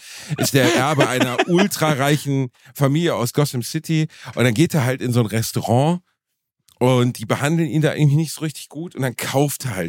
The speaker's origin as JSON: {"language": "German", "town": "Dortmund", "region": "North Rhine-Westphalia", "country": "Germany", "tie": "born or raised there", "said": "das Soundgarden zum Beispiel war so ein Laden meiner Jugend in Dortmund"}